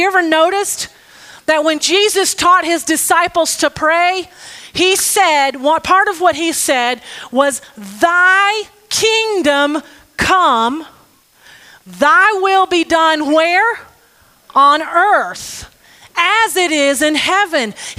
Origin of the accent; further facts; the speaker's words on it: the South, United States; because I'm a Southern girl. I was brought up in the South, and every good Southerner has sweet tea in their fridge.